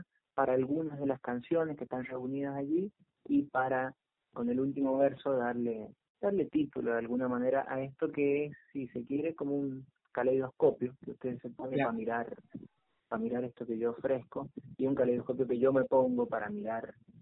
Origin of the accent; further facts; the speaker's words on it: San Carlos, Mendoza, Argentina; allá en mi pueblo. Yo soy de San Carlos, de provincia de Mendoza